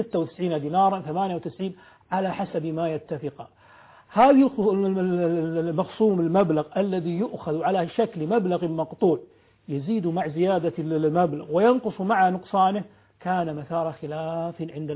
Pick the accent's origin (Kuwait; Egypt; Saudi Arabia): Kuwait